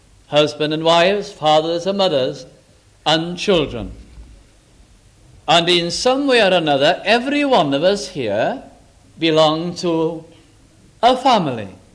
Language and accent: English; United Kingdom; we are, as British people, as Britain, we are then either the worst or the second, I'm not sure.